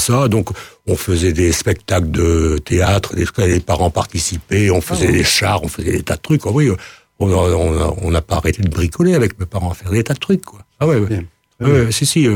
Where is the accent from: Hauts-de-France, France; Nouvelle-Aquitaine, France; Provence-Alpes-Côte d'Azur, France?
Hauts-de-France, France; Godewaersvelde; Godvarzel, c'est le petit village de Godvarzel dans les Flandres.